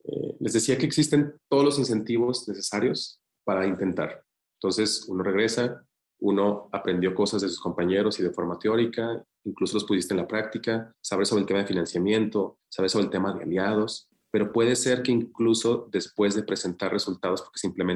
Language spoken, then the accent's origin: Spanish; Zacatecas, Mexico; born there; mi hermano y yo somos los únicos que nacimos en Zacatecas.